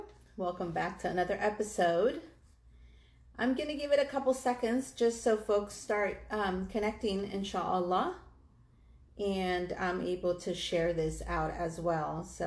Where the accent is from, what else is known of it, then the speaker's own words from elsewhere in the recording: United States; now in Dallas, United States; I'm actually a convert to Islam. I'm Mexican American, and I live in Dallas, Texas.